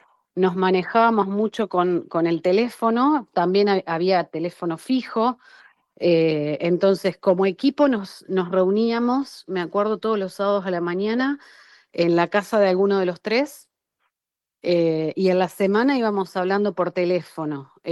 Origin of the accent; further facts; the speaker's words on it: Luján, Buenos Aires Province, Argentina; Yo soy de Luján, los tres somos de Luján.